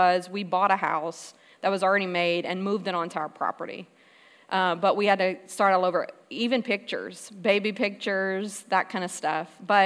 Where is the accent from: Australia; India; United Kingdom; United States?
United States; Louisiana; I was born in South Louisiana in Cajun country, and my dad left when I was two, so I lived with my mom and my two older brothers.